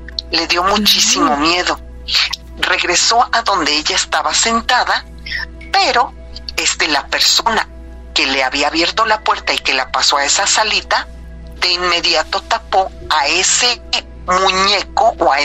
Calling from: Querétaro, Mexico; de Querétaro

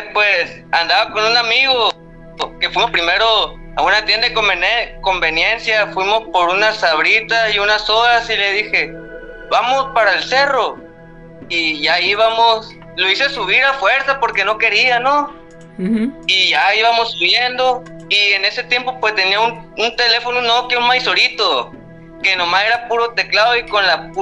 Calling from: Hermosillo, Sonora, Mexico; de Hermosillo otra vez.

